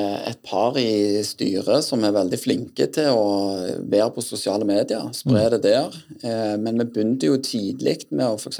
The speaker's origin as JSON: {"language": "Norwegian", "town": "Grødem", "region": "Rogaland", "country": "Norway", "tie": "born or raised there", "said": "Ja, født og oppvokst på Grødem."}